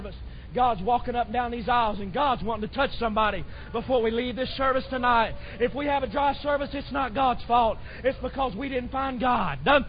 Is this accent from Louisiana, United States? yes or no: no; Oklahoma, United States; We're just hillbillies from Oklahoma, and we ain't used to all these roads and stuff.